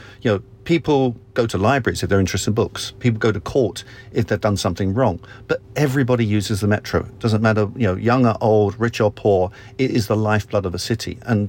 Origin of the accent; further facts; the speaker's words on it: Brixton, London, United Kingdom; I'm a South London boy. I was born in Brixton